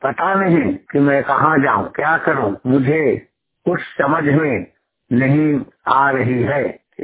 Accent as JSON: {"language": "Hindi", "town": "Khatangi", "region": "Bihar", "country": "India", "said": "मैं जिला अरवल प्रखंड बंसी ग्राम खटांगी का निवासी हूँ। मैं 100% ब्लाइंड हूँ। मैं गाँव में रहता हूँ।"}